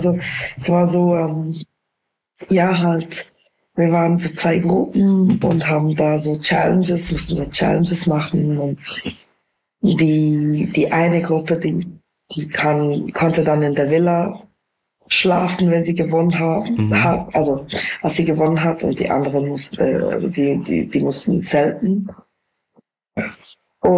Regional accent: Bern, Switzerland; accent: Bernese German; Ja, also unser Akzent ist wirklich so. Es gibt gute Akzente in der Schweiz, so, aber Berndeutsch ist schon the nicest one.

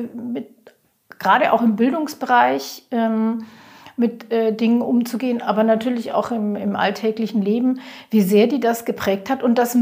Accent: Baden-Württemberg, Germany; als Schwäbin

